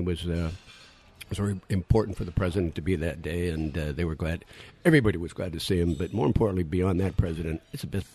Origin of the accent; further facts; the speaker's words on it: Pittsburgh, Pennsylvania, United States; born there; What I was born in Pittsburgh, so I'm part of that black and gold nation, baby.